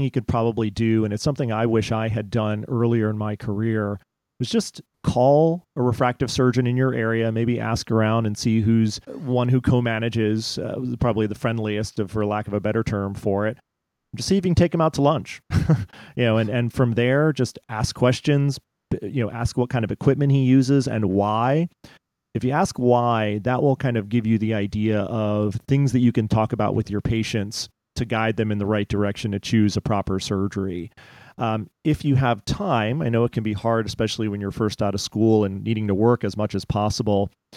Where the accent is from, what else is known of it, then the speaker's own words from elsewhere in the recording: Pennsylvania, United States; I'm from the Philadelphia side of Pennsylvania, so there is no relation there.